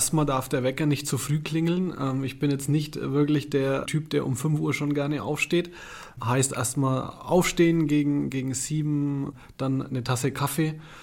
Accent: Nuremberg, Bavaria, Germany; Ich komme nämlich ursprünglich aus Nürnberg

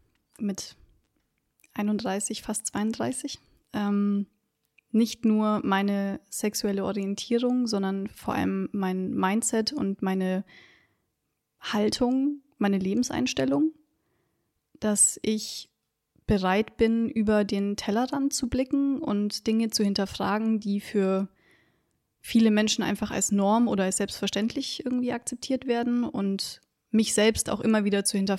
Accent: Kaufbeuren, Bavaria, Germany; Ich denke, als Kind habe ich das Leben dort sehr idyllisch wahrgenommen.

